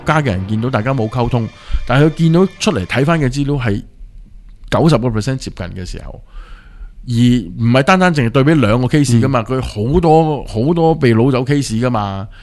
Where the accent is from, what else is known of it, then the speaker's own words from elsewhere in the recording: Hong Kong; 咁但係呢、這個只係我哋香港人嘅睇法啦。